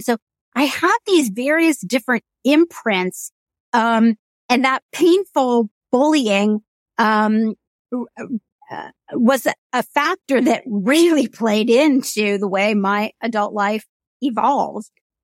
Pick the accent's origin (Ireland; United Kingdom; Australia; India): India; now in United States; one of the things I talk about in the book is there's another part about being an Indian female, that a lot of Americans probably don't know, which is that many of us, have facial hair.